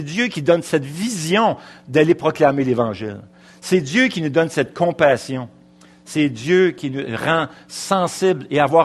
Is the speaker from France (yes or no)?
no; Duvernay, Quebec, Canada; j'ai été élevé à Duvernay.